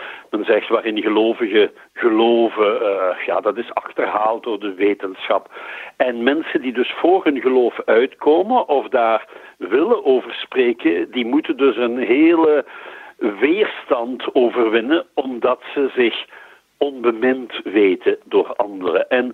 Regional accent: Genk, Limburg, Belgium; born there; Ik ben geboren in Genk in Limburg, 1955.

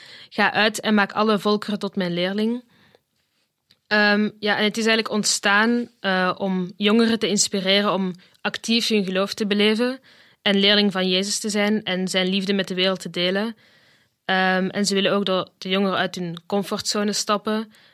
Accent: Veltem, Flemish Brabant, Belgium; Ja, Veltem.

